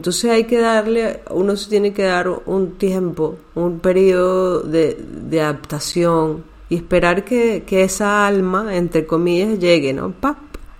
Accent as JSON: {"language": "Spanish", "country": "Venezuela", "lives_now": "Spain", "said": "No quiere decir que cuando yo empiezo a hablar con palabras, por ejemplo, de aquí de Cataluña o de España, entonces yo estoy siendo menos venezolana."}